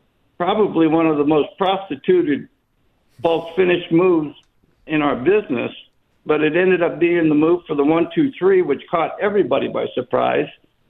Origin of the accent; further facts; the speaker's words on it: Florida, United States; I never watched hardly any college ball, even though I grew up in Florida.